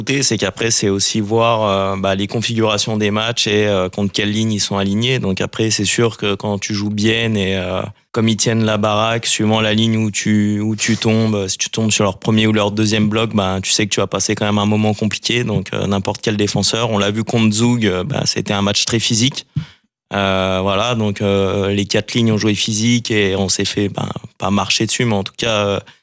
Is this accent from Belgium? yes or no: no; Auvergne-Rhône-Alpes, France; je rappelle pour les auditeurs que je suis originaire de Savoie